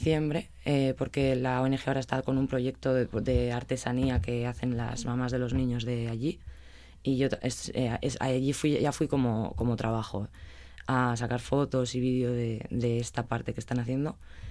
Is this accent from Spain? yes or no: yes; La Guardia, Spain; es que yo soy de La Guardia, entonces toda la gente de La Guardia me preguntaba como qué tal había ido